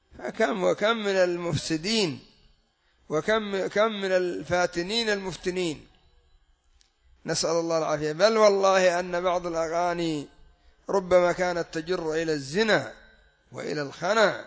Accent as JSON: {"language": "Arabic", "country": "Yemen", "said": "وعندنا في اليمن كان الناس يتأثرون"}